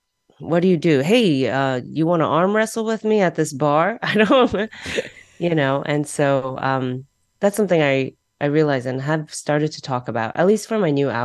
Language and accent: English; United States; when I was growing up in the States as an immigrant, formerly undocumented immigrant